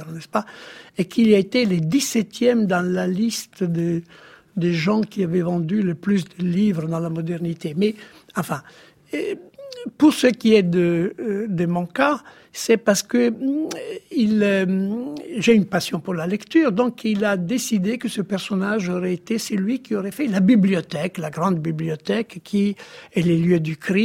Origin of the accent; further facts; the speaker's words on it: Rimini, Emilia-Romagna, Italy; French is a second language; je suis de Rimini évidemment